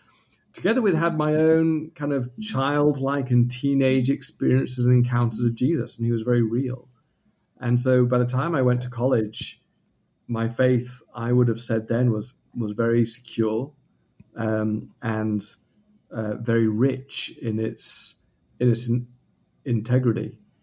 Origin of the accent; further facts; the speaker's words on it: England, United Kingdom; now in Los Angeles, United States; which is very different to what I grew up with in England.